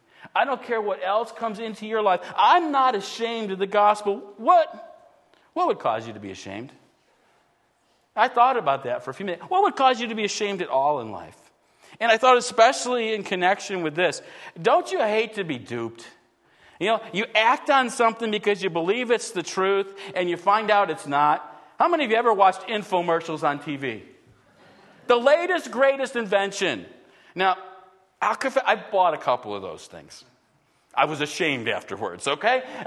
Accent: Buffalo, New York, United States; And I know, I grew up in Buffalo, so that's my team.

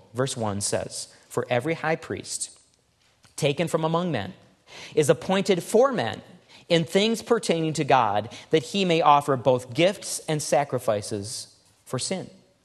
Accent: Detroit, Michigan, United States; Growing up in the Detroit area, there was a small gang of boys who decided one dark night to go on a rampage in our subdivision

